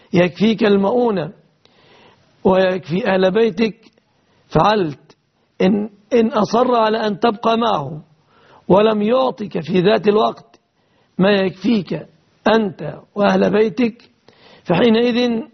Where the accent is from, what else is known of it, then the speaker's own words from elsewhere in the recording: Egypt; في بلادنا مصر